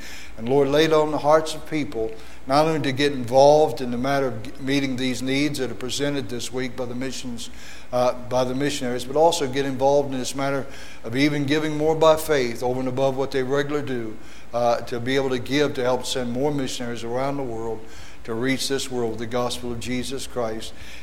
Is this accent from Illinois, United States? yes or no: no; West Virginia, United States; Really, I'm not from the north. I'm from West Virginia. Good thing about being West Virginia, nobody claims you.